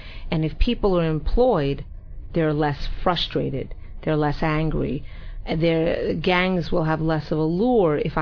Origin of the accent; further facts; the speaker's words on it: New York City, New York, United States; I'm not from Chicago, and I'm always upset when people kind of make comments about New York City when they're not from New York City and they haven't sat and supped with us and heard our hearts.